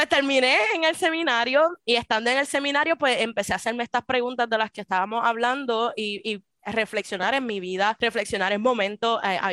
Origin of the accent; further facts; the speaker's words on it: Puerto Rico; moved away as an adult; yo no crecí en los Estados Unidos. Yo nací en Puerto Rico y estuve en Puerto Rico hasta los 21 años.